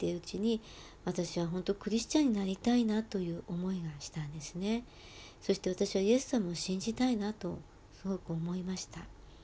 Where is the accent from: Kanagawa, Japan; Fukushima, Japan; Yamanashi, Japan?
Kanagawa, Japan; Yokohama; born there; 私は神奈川県の横浜市で生まれました。当時木造の6畳一間の部屋で、トイレは共同お風呂なしのアパートに両親と3人で、暮らしていました。